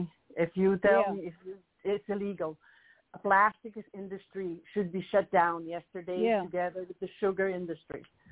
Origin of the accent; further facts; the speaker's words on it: Brazil; English is a second language; I mean, I grew up in Brazil.